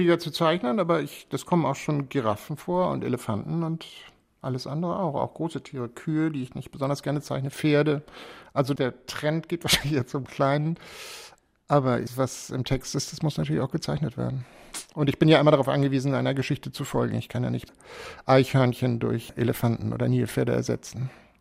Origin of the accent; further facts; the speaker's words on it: Germany; accent: German; now in United Kingdom; Ich habe auch einen deutschen Akzent immer noch nach all den Jahren.